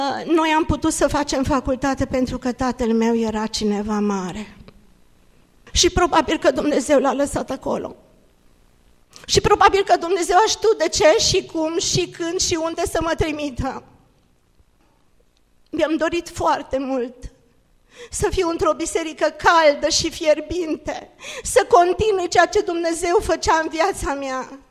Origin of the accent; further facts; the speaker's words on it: Cluj, Cluj County, Romania; Și am crescut, am locuit în Cluj